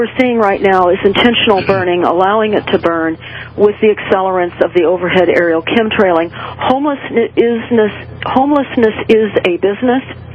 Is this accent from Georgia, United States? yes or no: no; Malibu, California, United States; along the coast of Malibu, where I grew up in Malibu, so I was familiar enough with the lay of the land